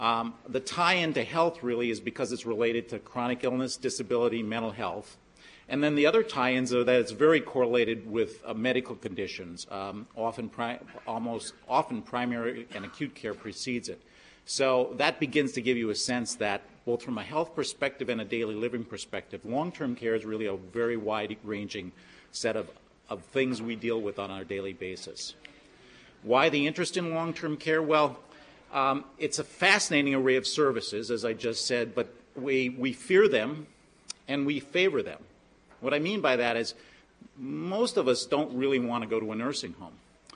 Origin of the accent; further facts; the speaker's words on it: Wisconsin, United States; I always love getting back to my home state of Wisconsin. And even though I left here shortly after I graduated to go to Wisconsin Graduate School at Georgetown, this is still home.